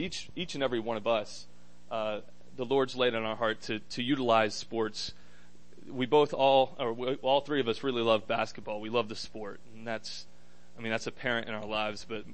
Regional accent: Auburn, Alabama, United States; I'm from Auburn, Alabama, and like we just said, I graduated with a sport management degree just in May.

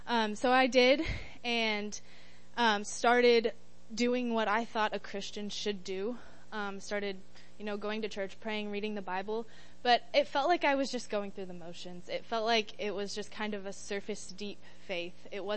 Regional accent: El Dorado Springs, Missouri, United States; I became a student leader in my youth group in my hometown church in El Dorado Springs.

